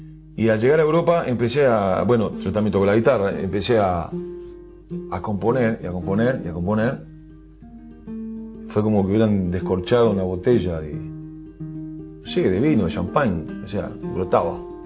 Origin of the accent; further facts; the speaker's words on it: Uruguay; moved away as an adult; Cuando me fui de Uruguay, yo no componía canciones, solamente había escrito una.